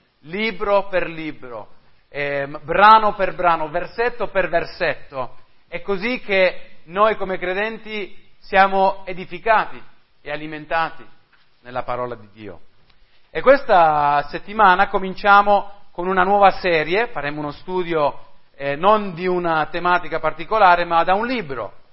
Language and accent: Italian; Madrid, Community of Madrid, Spain; Io sono cresciuto, come sapete, in Spagna, a Madrid, e sono andato a una scuola internazionale dove si faceva tutto in inglese